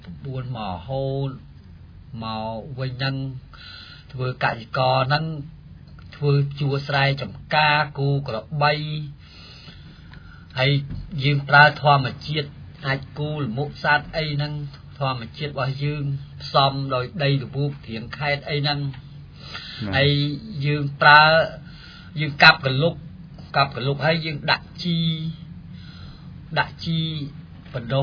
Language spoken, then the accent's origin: Khmer; Kampot, Cambodia; មកពីភូមិដំណាក់ជក្រំឃុំឆ្នាយចិត្តស្រុកជុំគិរីខេត្តកំពត